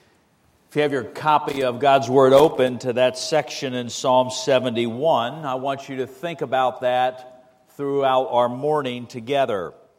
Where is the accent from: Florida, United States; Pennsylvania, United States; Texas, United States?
Pennsylvania, United States; Hershey; I was born in Hershey, Pennsylvania, grew up in a dairy farm as a kid, trusted Christ as a six-year-old kid.